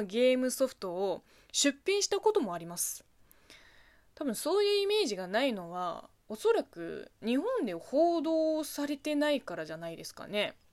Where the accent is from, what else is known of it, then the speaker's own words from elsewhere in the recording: South China, China; 私も地元が中国の南の方で、地元の方言は、どっちかというと中国の標準語マンダリン語より広東語の方が近い気がしますね。